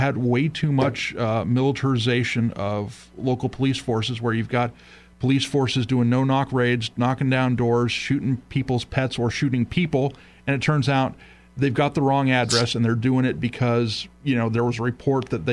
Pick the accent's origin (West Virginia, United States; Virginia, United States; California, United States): California, United States; La Mesa; My hometown of La Mesa, California, they've got one too.